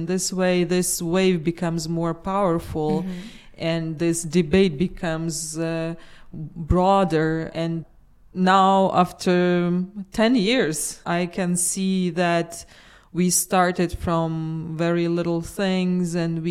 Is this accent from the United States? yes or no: no; Kyiv, Ukraine; born there; English is a second language; also born or lived in Lviv; I was born 1986 in Western Ukraine, in the lovely city of Lviv. I moved to the state's capital, Kiev, when I was 17.